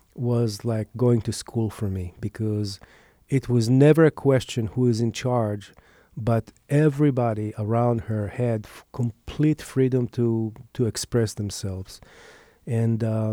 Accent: Israel; English is a second language; now in Minneapolis, United States; Well, I grew up in Israel, and in pretty early age, I stumbled through the aspect of arranging music and decided this is what I want to do.

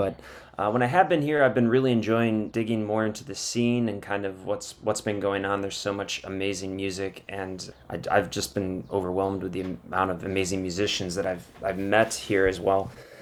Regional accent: Milwaukee, Wisconsin, United States; I grew up in Milwaukee, Devin's from there, and Ethan's in Chicago. And now we're kind of spread around the Midwest a little bit.

